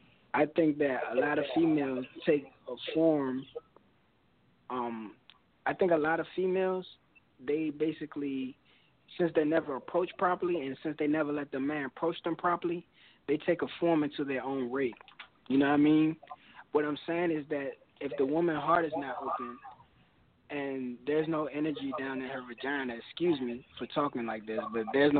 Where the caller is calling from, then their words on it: Washington, District of Columbia, United States; Hey, I'm all right. I'm calling from Washington, D.C.